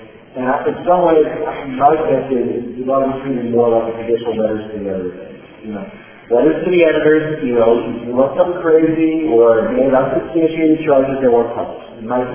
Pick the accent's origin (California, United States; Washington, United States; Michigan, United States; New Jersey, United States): California, United States; San Francisco; this was 16 years as I grew up in San Francisco, I'm a Yankee.